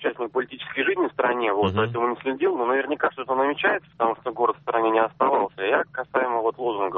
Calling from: Volgograd, Volgograd Oblast, Russia; Это город Волгоград.

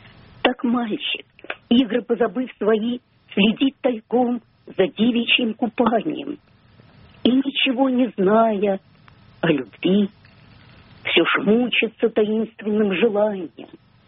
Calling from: Saint Petersburg, Russia; Ну я из Ленинграда.

